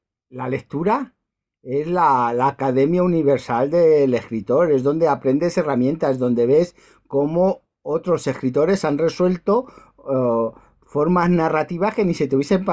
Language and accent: Spanish; Aranjuez, Community of Madrid, Spain; saben que soy de Aranjuez y una ciudad como Aranjuez en este momento está sin biblioteca.